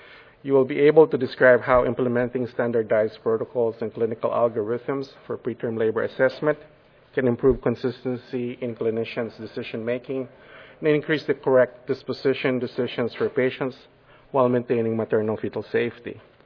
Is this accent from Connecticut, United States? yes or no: no; Sacramento, California, United States; I'm from Sacramento, and I'm the chair for the preterm labor assessment toolkit for the March of Dimes.